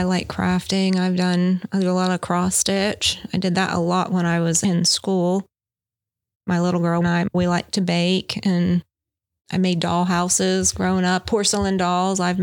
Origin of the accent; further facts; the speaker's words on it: Parkersburg, West Virginia, United States; I was born in Parkersburg and raised there, and have been away at school for a few years and then came back and spent my time here.